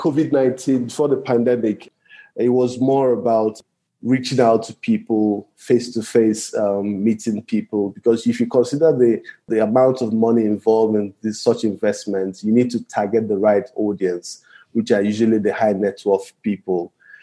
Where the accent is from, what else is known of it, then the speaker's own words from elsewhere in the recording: Nigeria; I'm Nigerian as well, so I know how to.